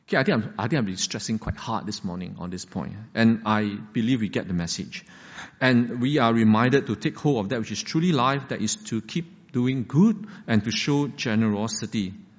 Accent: Singapore; Now, could it be for us as Singaporean, our life goes something like this?

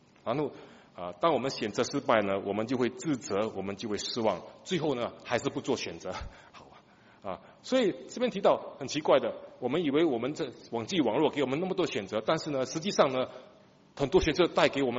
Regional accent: Singapore; 我们新加坡人快乐不快乐？

